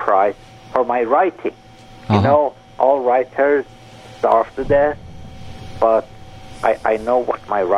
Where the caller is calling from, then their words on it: Los Angeles, California, United States; Okay, but I'm calling from Los Angeles.